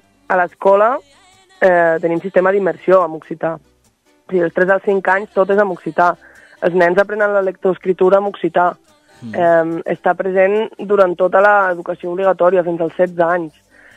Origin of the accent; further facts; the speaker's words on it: Catalonia, Spain; first language Aranese; Catalan is a second language; jo he crescut sempre amb un clima, vull dir, la meva llengua amb la que he après a escriure, a llegir, a parlar, ha sigut l'aranès, A l'escola sempre amb aranès, amb la família, la part del meu pare amb aranès, companys amb aranès, vull dir que és una llengua habitual per mi.